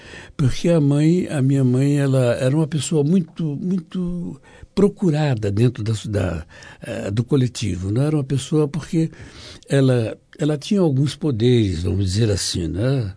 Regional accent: Pernambuco, Brazil; moved away; eu sou pernambucano, vim para cá por motivos familiares e tal, né? Mãe de uma, aliás, é filho de uma índia, né? E um negro.

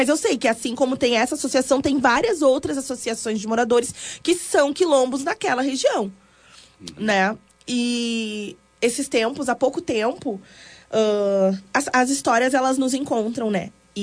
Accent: Porto Alegre, Rio Grande do Sul, Brazil; born there; Eu nasci em Porto Alegre. Mas a minha... Depois, quando eu tinha uns 10 anos, depois eu acho que com 12 anos, eu viajei pro interior com a minha avó.

